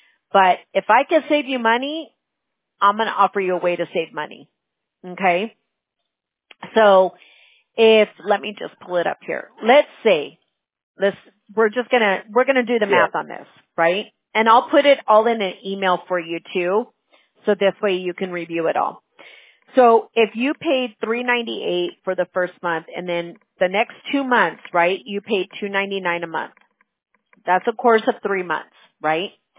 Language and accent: English; Fullerton, California, United States; now in Anaheim, United States; Yeah, I live in Anaheim. I grew up in Fullerton